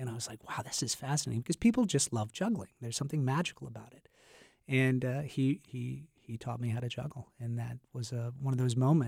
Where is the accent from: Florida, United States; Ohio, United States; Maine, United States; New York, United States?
Maine, United States; Turner; also born or lived in Buckfield; I grew up in Turner, and then we moved to Buckfield, Maine, junior. Oh, no, it was when I was seventh grade, so junior high school.